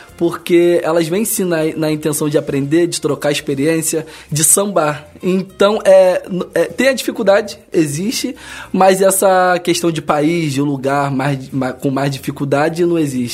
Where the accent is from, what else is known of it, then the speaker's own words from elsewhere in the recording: Rio de Janeiro, Brazil; Sou do Rio também.